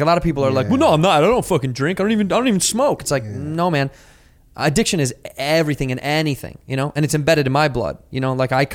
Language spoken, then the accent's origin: English; Chicago, Illinois, United States; I'm like, no, I'm from Chicago.